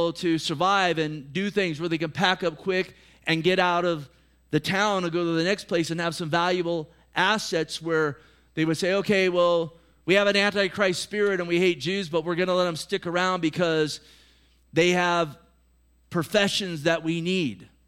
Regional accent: United States; Hey, I'm an American. So am I. I'm as patriotic as you.

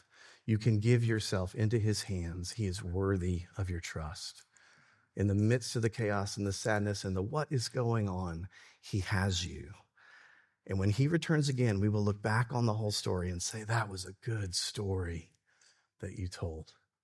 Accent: Alabama, United States; I'm from Alabama, so I know what NASCAR is.

